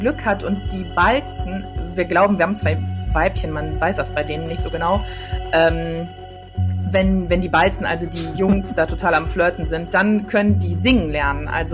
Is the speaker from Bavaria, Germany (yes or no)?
no; Düsseldorf, North Rhine-Westphalia, Germany; born there; bin auch gebürtige Düsseldorferin